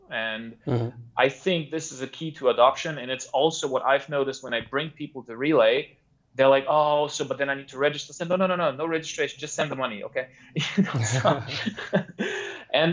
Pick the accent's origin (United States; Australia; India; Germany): Germany; now in Switzerland; So I'm originally from Germany, but I've been in Switzerland for close to a decade now already.